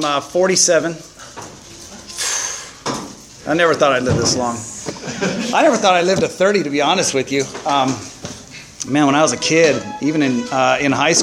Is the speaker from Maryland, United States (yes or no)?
no; Pasadena, California, United States; Born and raised in Pasadena, California, and very religious family, very devout.